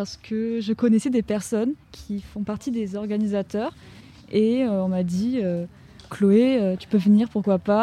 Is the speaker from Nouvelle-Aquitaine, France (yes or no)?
yes; Marmande, Nouvelle-Aquitaine, France; et de Marmande.